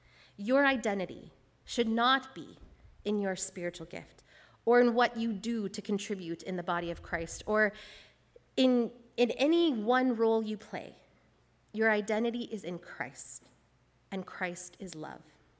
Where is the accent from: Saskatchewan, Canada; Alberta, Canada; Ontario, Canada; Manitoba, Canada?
Alberta, Canada; Edmonton; now in Vancouver, Canada; And I grew up in Edmonton, which is a very dry heat.